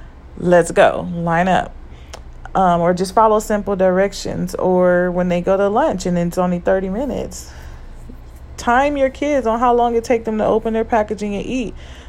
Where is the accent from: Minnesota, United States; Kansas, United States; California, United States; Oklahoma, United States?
California, United States; Compton; I grew up in Compton, California. We didn't have to have no shooting drills. We just only had to have earthquake drills.